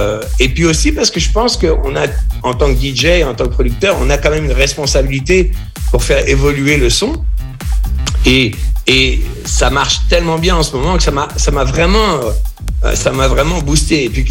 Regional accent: France; moved away; ça fait beaucoup d'années maintenant que j'ai quitté la France. Et j'adore la France. Ça me manque souvent.

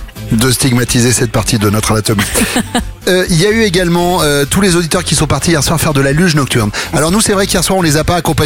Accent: Johannesburg, Gauteng, South Africa; French is a second language; On vient de Johannesburg.

